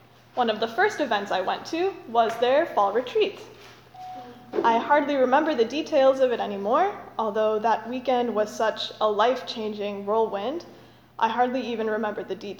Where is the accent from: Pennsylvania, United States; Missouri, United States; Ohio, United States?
Ohio, United States; Cleveland; I'm from Cleveland, Ohio.